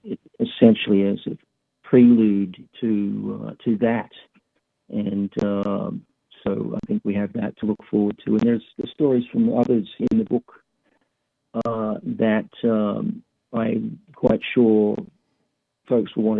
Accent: Melbourne, Victoria, Australia; I'm from the Melbourne region

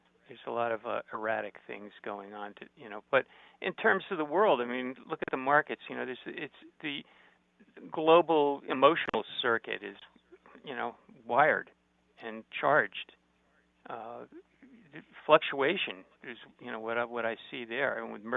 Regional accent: New Jersey, United States; And I grew up in Jersey. I lived there till I was about my late 30s.

